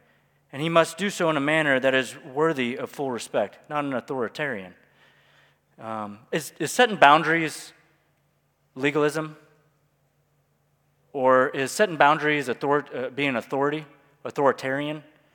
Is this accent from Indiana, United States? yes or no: no; Alabama, United States; I'm just reading from my Bible. I'm from Alabama. I have to stick to the same language.